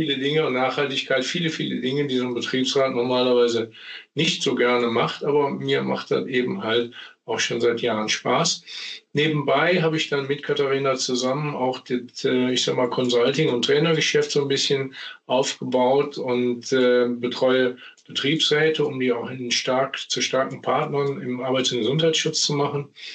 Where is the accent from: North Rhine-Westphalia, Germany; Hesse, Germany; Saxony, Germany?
North Rhine-Westphalia, Germany; Leverkusen; ich bin aus Leverkusen